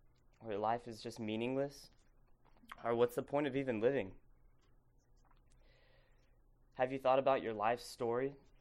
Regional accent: Arkansas, United States; also born or lived in South Carolina; So, I'm from Arkansas. I was born in South Carolina, but I'm from Arkansas, like Chuck said.

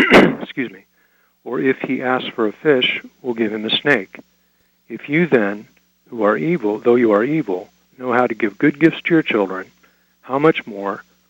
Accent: Ethiopia; like growing up in Ethiopia, a friend of mine I met in college

